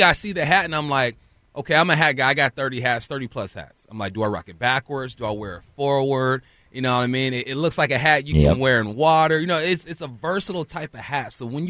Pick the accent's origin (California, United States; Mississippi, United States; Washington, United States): California, United States; Los Angeles; So I grew up in West L.A., and the Griffey effect was felt down there too.